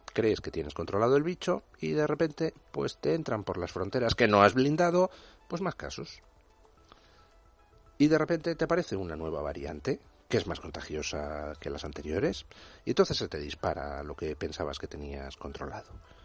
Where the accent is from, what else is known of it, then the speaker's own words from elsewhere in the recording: Spain; en España ya nos salimos. Soy español.